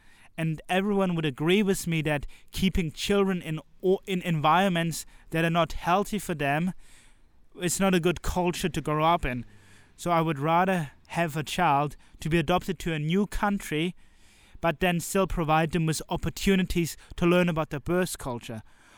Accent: Transylvania, Romania; where Romania formed their constitution in my hometown region in Transylvania.

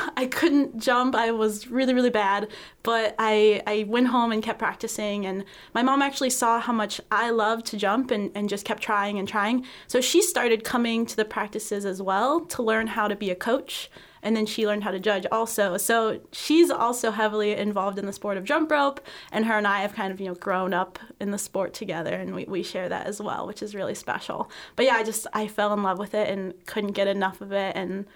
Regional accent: West Virginia, United States; So I was really lucky that there was a jump rope team where I grew up in West Virginia.

